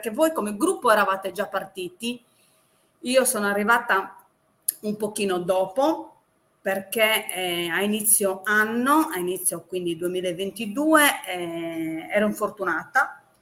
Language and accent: Italian; Sardinia, Italy; adoro la mia terra, sono legatissima, forse un po' come tutti i sardi